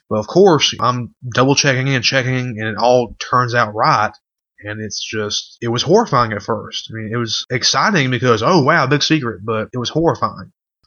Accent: the South, United States; As I'm sure you can tell, I'm from the South. I'm from a really small town, and unfortunately, it was majority black.

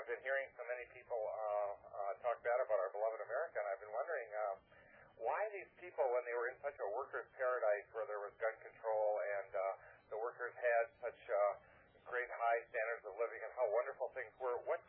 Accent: United States; I'm American.

